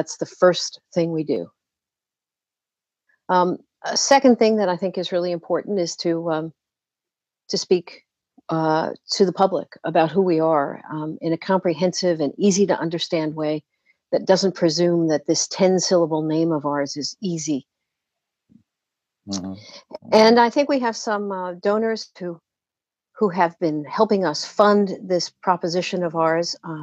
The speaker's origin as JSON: {"language": "English", "region": "New York", "country": "United States", "lives_now": "Richmond, United States", "said": "I'm originally a New Yorker and presently deeply into my Virginia roots, which extend back here."}